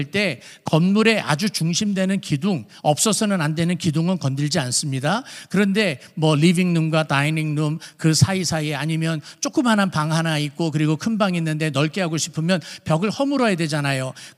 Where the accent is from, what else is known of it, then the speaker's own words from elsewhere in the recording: Seoul, South Korea; 저는 여러 번 말씀을 드렸지만 서울에서 태어나서 서울에서만 자라고 수학여행 외에는 다른 데를 가본 적이 없어요.